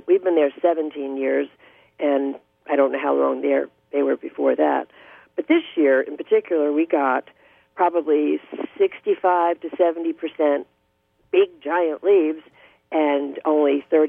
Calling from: Townsend, Massachusetts, United States; Well, I am calling you from my home in Townsend, Mass.

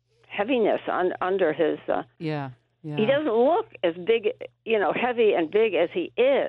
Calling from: New York, United States; Gansert, New York.

